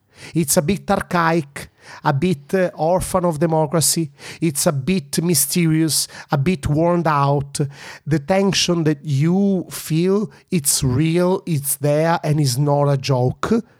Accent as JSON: {"language": "English", "region": "Sicily", "country": "Italy", "tie": "born or raised there", "also_born_or_lived": "London", "said": "I was born here, I come from Sicily, but I'm not only a Sicilian, I'm a citizen of the world"}